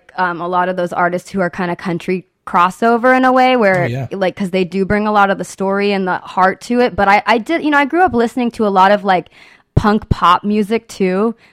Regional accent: San Diego, California, United States; talking about horses and hats and country, you know, because I'm from San Diego.

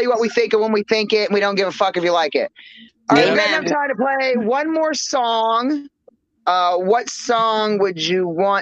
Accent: Maine, United States; I'm from Maine, so that's why the bi-coastal thing. I'm from New England, Maine, you know, from Maine myself.

